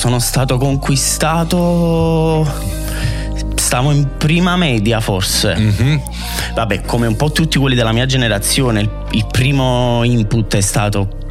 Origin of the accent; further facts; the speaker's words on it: Naples, Campania, Italy; io ci sono finito ad abitare negli ultimi anni, perché io non sono originario del Vomero, sono di Fuorigrotta.